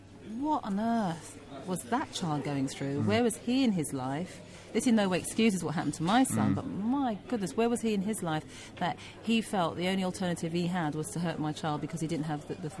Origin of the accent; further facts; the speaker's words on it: Peckham, London, United Kingdom; I'm originally from Peckham, but the area is in Southwark.